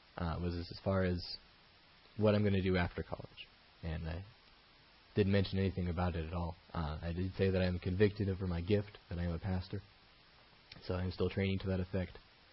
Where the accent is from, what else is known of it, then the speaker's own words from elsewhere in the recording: United States; it is my consideration that as an American, I will not be involved long term with the church and with the college there.